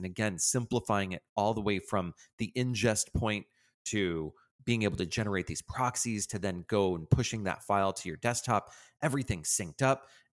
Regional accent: Boca Raton, Florida, United States; So growing up, I grew up in Boca Raton, Florida, which is where IBM invented the PC.

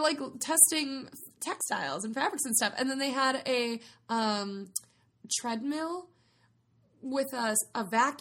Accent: Madison, Wisconsin, United States; And that's my hometown, so I'm going to say it's amazing.

